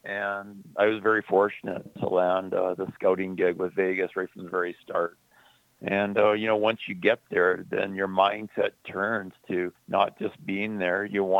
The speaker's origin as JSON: {"language": "English", "town": "Nelson", "region": "British Columbia", "country": "Canada", "tie": "born or raised there", "said": "I was born and raised in Nelson"}